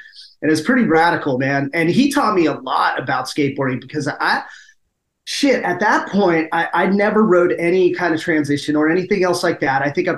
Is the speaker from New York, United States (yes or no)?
no; San Mateo, California, United States; I was born and raised in San Mateo.